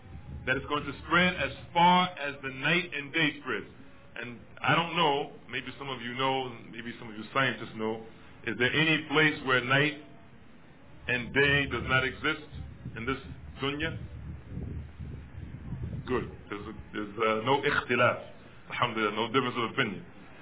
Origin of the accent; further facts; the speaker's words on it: United States; Now, myself, I'm from the United States.